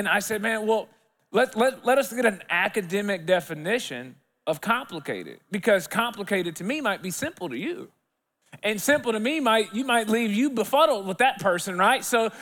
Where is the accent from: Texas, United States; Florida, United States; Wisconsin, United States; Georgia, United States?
Texas, United States; Dallas; I'm from Dallas and I've got a beautiful family, a wife of 12 years and two children.